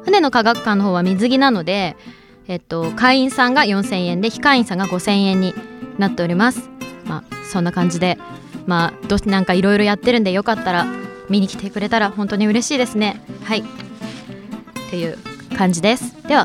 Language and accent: Japanese; Hamamatsu, Shizuoka, Japan; こっちはね静岡県の浜松市になって、私の地元の方で8月の10日歌わせていただきます。